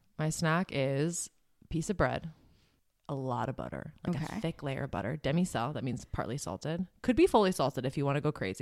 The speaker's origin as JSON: {"language": "English", "region": "Wisconsin", "country": "United States", "said": "Which is crazy because I'm from Wisconsin."}